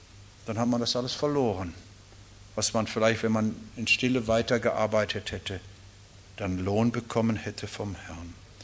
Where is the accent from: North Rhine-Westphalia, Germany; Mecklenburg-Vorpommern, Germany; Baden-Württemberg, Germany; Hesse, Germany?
Baden-Württemberg, Germany; Gibt es hier im Westfalen ganz genau wie bei uns in Baden-Württemberg, nicht?